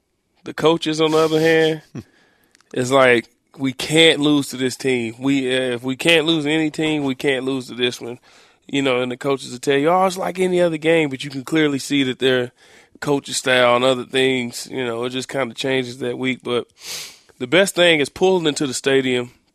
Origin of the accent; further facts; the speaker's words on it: Oklahoma, United States; Growing up in Oklahoma, we didn't see Florida State as that rivalry.